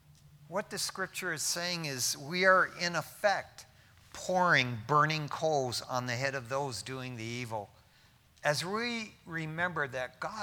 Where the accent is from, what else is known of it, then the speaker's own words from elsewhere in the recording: Detroit, Michigan, United States; I wasn't from there. I was from Detroit.